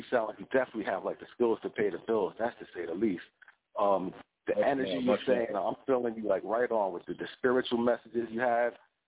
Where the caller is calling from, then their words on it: New Jersey, United States; I'm calling from South Jersey.